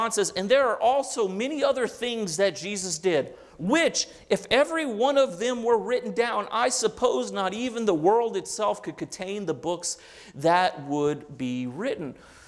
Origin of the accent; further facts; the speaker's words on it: Louisiana, United States; I'm from the South, I'm from Cajun country. You'll get used to my Cajun French words.